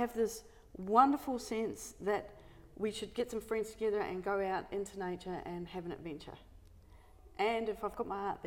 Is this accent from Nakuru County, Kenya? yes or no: yes; Nakuru, Nakuru County, Kenya; I was born in Kenya in Nakuru, and my father was a forester, which meant that we didn't live in the city. We grew up in the very remote backcountry